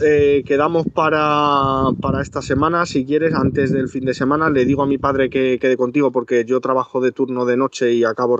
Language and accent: Spanish; Tudela, Navarre, Spain; Sí, yo soy de Tudela.